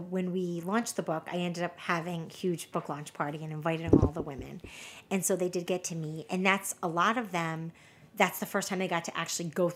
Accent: Cyprus; I'm from Cyprus and we have a dish just like this.

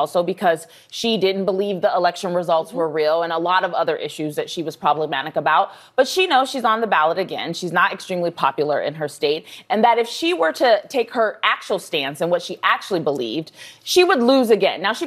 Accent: Ohio, United States; my home state of Ohio, where they just had a ballot initiative

